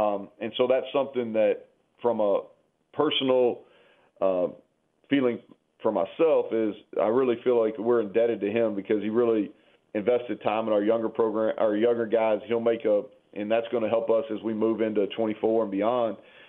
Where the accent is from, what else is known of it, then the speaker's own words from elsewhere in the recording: Kentucky, United States; I'm from Kentucky, so I remember him really well.